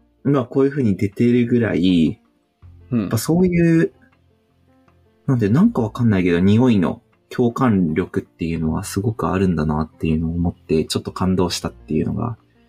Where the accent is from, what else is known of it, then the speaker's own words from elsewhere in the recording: Kansai, Japan; 自分はやっぱ関西育ちだから、ちょっと関西っぽい出汁のものが来ると、